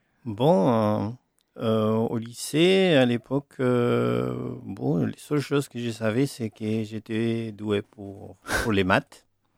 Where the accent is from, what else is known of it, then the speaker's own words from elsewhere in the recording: Santiago, Santiago Metropolitan Region, Chile; French is a second language; Non, je suis né en Santiago, toute ma vie à Santiago, voilà.